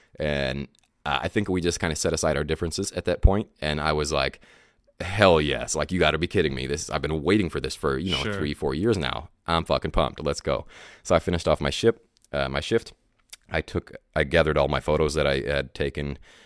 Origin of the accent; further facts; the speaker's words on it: La Porte, Indiana, United States; moved away as an adult; now in Chicago, United States; So I grew up in Indiana. I wasn't born there, but I grew up in Indiana. That's where I spent, you know, most of my life until I was about 21 or so.